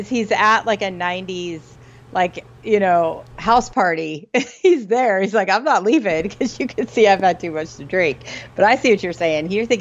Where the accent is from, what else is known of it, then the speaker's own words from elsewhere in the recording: Arizona, United States; I grew up in Arizona for most of my life and they were from there, like the town next to where I grew up.